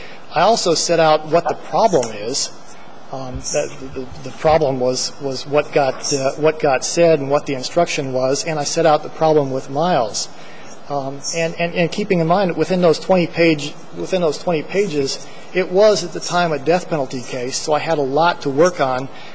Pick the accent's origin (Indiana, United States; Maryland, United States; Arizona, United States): Arizona, United States; interpreting Arizona case law is I'm from Arizona, but it's sometimes hard.